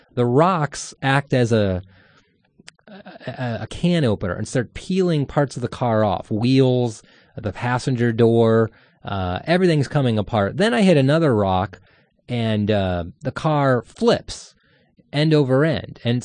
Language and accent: English; Midwest, United States; now in San Francisco, United States; I grew up in the Midwest. I had a fascination with deserts because out there it's just corn and narrow thinking.